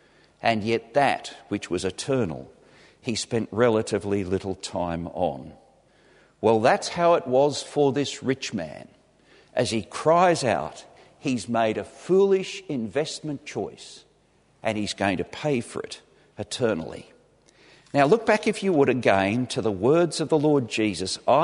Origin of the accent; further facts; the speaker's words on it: South Africa; In the 50s and 60s in South Africa